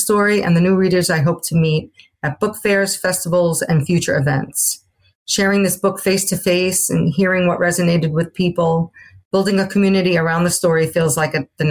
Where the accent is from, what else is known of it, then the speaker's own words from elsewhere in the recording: Brooklyn, New York, United States; Growing up in Brooklyn in an Italian-American family meant being surrounded by faith, loyalty, and a very strong sense of community from the beginning.